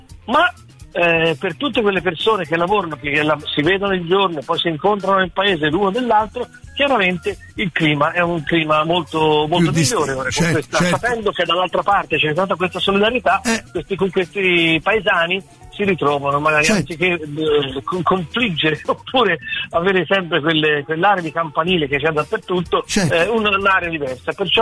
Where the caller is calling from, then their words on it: Grosseto, Tuscany, Italy; Buongiorno, buongiorno a tutti. Buongiorno, ci siamo da Grosseto.